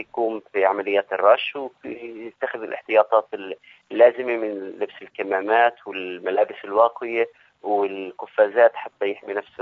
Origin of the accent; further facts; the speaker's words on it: Palestine; لأنه ذبابة الرمل تعتبر من الحشرات اللي ناقلة لأمراض مختلفة عندنا في فلسطين